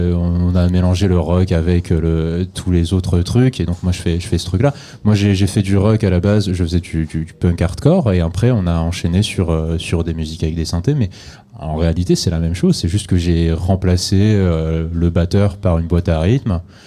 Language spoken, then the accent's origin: French; Metz, Grand Est, France; En même temps, on est de Metz tous les deux